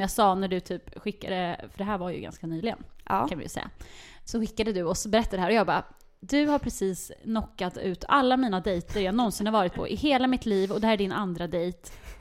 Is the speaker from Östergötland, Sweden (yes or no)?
yes; Linköping, Östergötland, Sweden; Jag kommer från Linköping då.